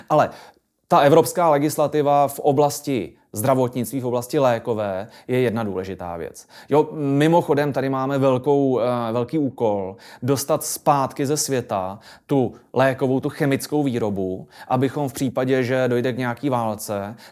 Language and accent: Czech; Chomutov, Ústí nad Labem Region, Czechia; Já jsem Krušnohorec, já jsem z Chomutova a tam z těch vesniček nahoře je to mnohem blíž do Německa než k nám.